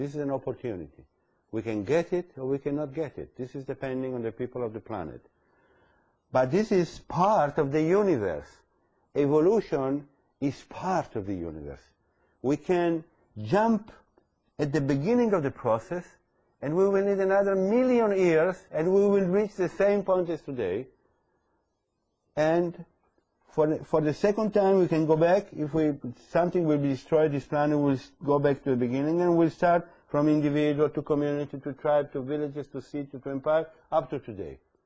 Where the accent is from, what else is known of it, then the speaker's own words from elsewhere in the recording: Italy; English is a second language; my passport is Italian, I'm an Italian citizen